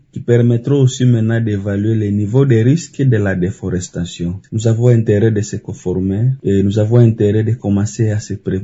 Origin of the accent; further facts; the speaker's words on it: DR Congo; chez nous en RDC, il y a quand même une mauvaise compréhension de la loi